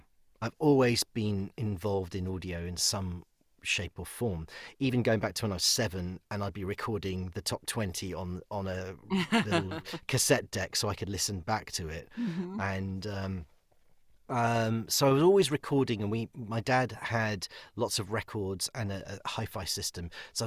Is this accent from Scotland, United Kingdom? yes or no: no; London, United Kingdom; I grew up in London, North London, and was actively into the Scouts.